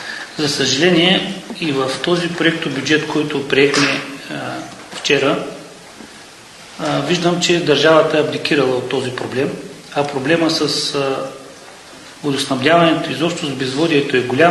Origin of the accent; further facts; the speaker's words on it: Sevlievo, Gabrovo Province, Bulgaria; Аз съм от Севлиево и ние имаме също много голям проблем над 30 години с водоснабдяването и често сме и на режим.